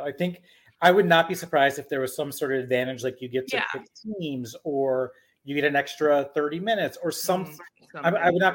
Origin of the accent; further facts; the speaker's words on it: Midwest, United States; I almost said specialty sodas, and I had to pivot because I'm from the Midwest.